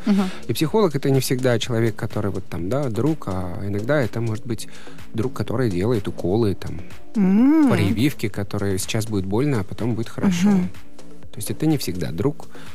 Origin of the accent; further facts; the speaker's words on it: Kyrgyzstan; Я типичный, типичный кыргыз. Монголоидный, такой не очень симпатичный, очень узкие глаза.